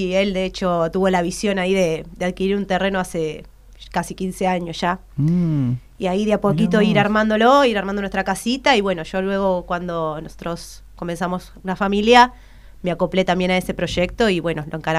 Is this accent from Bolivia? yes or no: no; Caseros, Buenos Aires Province, Argentina; born there; Y yo nací en Caseros, pero mirá, viví bastante tiempo en Capital.